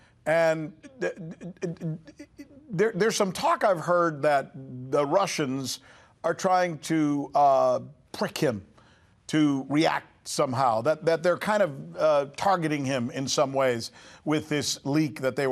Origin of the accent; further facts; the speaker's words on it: United States; why aren't me, as an American living here in the United States, why is my media not telling me this?